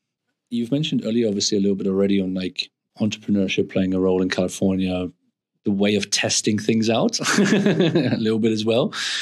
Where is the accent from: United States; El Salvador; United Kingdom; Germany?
Germany; obviously I grew up in Germany